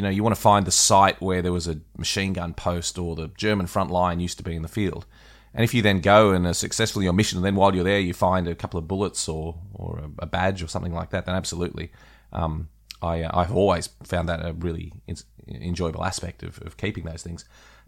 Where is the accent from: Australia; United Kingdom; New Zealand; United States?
Australia; especially as an Australian.